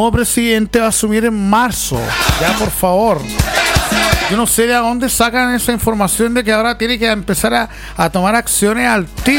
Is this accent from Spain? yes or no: no; Chile; Yo sé que todos somos chilenos y que todos nos gusta el como se dice en buen chileno, el chucheteo